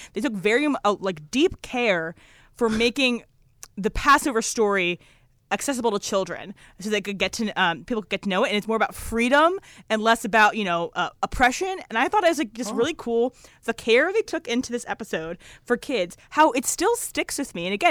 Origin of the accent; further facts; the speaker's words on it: Fredericksburg, Virginia, United States; So I grew up in Fredericksburg, Virginia, and a lot of people in my area were Catholic. I did not have a lot of people that I knew that were Jewish.